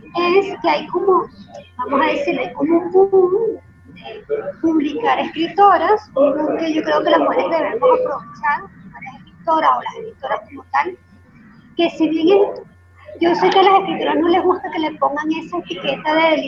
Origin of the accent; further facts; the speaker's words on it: Venezuela; yo como venezolana en la cultura